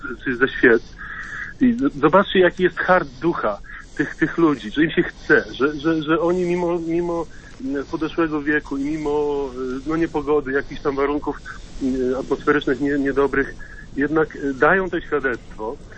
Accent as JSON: {"language": "Polish", "region": "western Poland", "country": "Poland", "said": "no pochodzę z zachodniej Polski"}